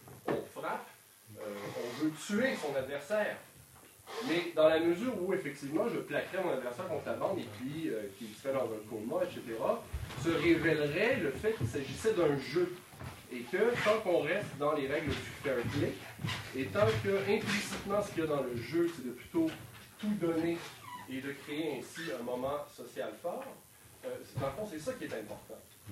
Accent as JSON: {"language": "French", "region": "Quebec", "country": "Canada", "said": "Je vais prendre l'exemple du hockey parce que je suis québécois"}